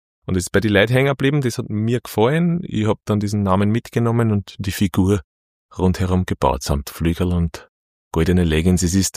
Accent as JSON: {"language": "German", "town": "Linz", "region": "Upper Austria", "country": "Austria", "tie": "born or raised there", "said": "Ich bin aufgewachsen mitten in Linz. Meine Eltern haben am Römerberger Wohnung gehabt und war sonst früher bei meinen Großeltern da im Kaplanhofviertel unterwegs. War in der Römerschule, Römerbergschule, Volksschule, war in der im Gymnasium in der Fadingerstraße"}